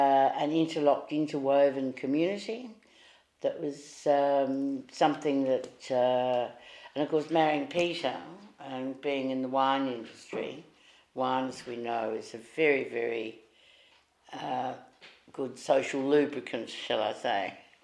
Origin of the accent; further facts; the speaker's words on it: Leabrook, South Australia, Australia; because I grew up in Leabrook